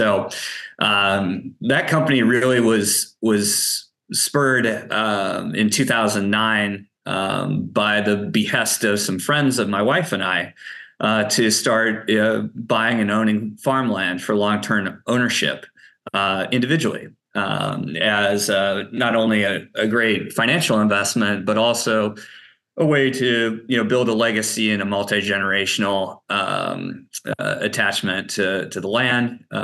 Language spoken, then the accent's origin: English; Cedar Rapids, Iowa, United States; My wife grew up on a farm in Wisconsin. I grew up in Cedar Rapids, Iowa. My parents grew up in Kansas, in Western Kansas.